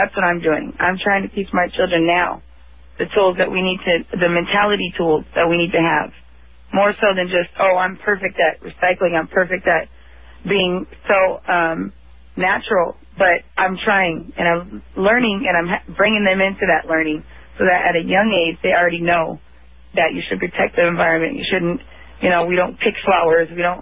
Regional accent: California, United States; because I came from California where nothing is like that.

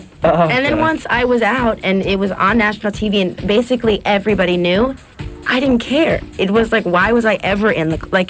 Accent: Miami, Florida, United States; Baby. This is my hometown.

